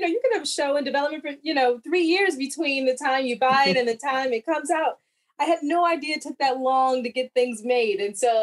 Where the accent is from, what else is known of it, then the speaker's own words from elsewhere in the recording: Illinois, United States; I grew up in Chicago area. So I'm a Midwest girl, grew up outside Chicago, you know, went to school in Illinois.